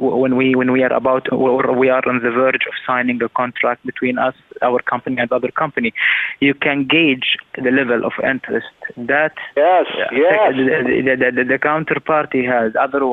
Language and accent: English; Saudi Arabia; I am from Saudi Arabia.